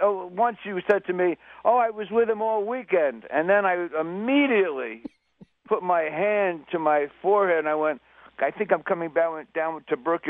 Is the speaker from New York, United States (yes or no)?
yes; New York, United States; moved away as an adult; now in Los Angeles, United States; I mean, I'm a New Yorker. I moved to L.A. in the '70s